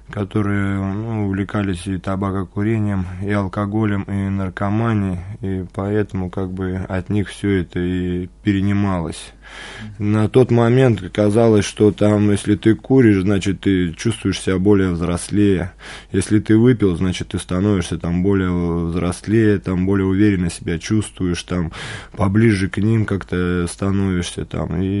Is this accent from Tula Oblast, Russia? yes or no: no; Guryevsk, Kemerovo Oblast, Russia; moved away as an adult; now in Moscow, Russia; 26 лет мне. Родился я в городе Гурьевск, Кемеровская область, Кузбасс. И там жил до 25 лет. Сейчас уже год нахожусь в Москве, в христианском центре, вот «Ковчег».